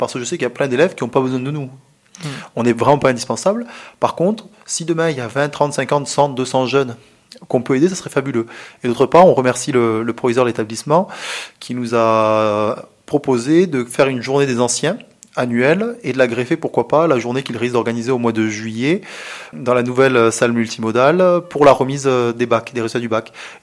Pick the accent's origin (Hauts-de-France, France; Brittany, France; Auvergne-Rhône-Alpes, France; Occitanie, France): Occitanie, France; Narbonne; avant tout, on est Narbonnais. Et en ce moment, avec le Racing qui gagne, on dit « Je suis Narbonnais et je suis du RCNM. »